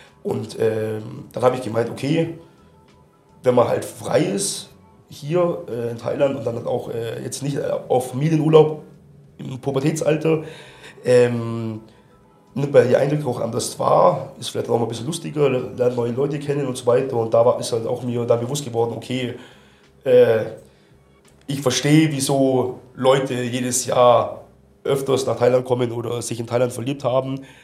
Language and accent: German; Germany; Ja, ich bin Deutscher, ich wurde deutsch da erzogen und bin deutsch aufgewachsen, teilweise von meinen Großeltern auch erzogen worden.